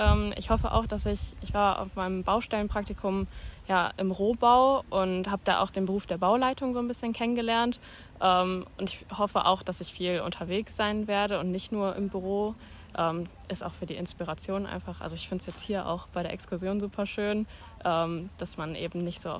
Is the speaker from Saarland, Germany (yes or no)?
no; Bonn, North Rhine-Westphalia, Germany; ich komme aus Bonn.